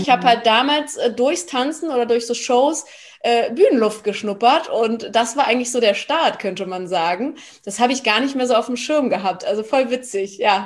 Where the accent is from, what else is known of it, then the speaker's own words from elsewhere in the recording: Berlin, Germany; Ich bin ja waschechte Berlinerin, lebe auch noch in Berlin.